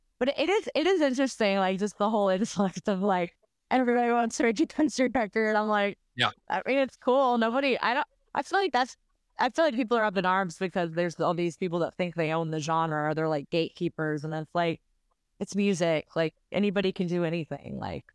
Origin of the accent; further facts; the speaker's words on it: Louisiana, United States; my roots, I'm from Louisiana, you know, I'm always been like a very soulful singer.